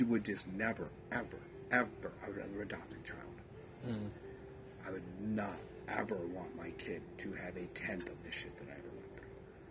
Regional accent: Salisbury, North Carolina, United States; I just know that I'm from Salisbury, North Carolina, and I drove 7.5 hours to Salisbury, North Carolina.

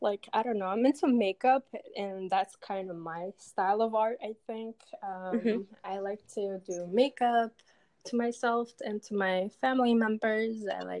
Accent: Uzbekistan; English is a second language; I'm from Uzbekistan.

